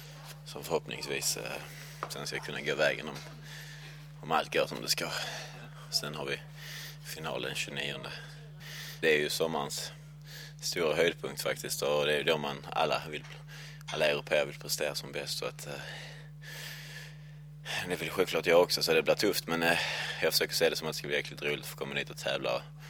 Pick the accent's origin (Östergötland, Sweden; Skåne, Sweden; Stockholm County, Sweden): Skåne, Sweden; Lund; now in Malmö, Sweden; Östra Torn bodde jag på när jag växte upp i Lund och har bott. Jag bodde till jag var 19 och sen flyttade jag till Malmö.